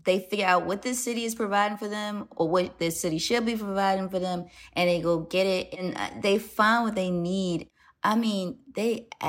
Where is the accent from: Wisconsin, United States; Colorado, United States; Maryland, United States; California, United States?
Maryland, United States; Baltimore; I was born and raised in Baltimore, in West Baltimore. In fact, I have such a dedication to this city. I like to call myself a daughter of Baltimore. You can hear it in the way I talk.